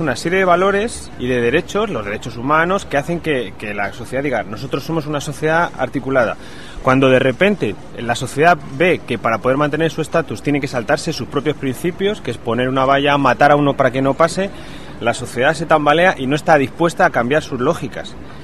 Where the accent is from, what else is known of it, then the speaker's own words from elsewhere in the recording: Spain; nosotros que somos españoles y vivimos lo de la valla para la sociedad española no es sostenible moralmente